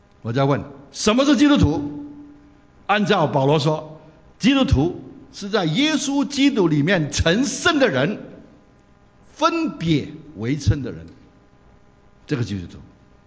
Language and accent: Chinese; Guangdong, China; accent: Cantonese; 我常说，你要是一个真的基督徒，圣灵会在你生命当中，他会动你，我们广东话可以用雷，他要动你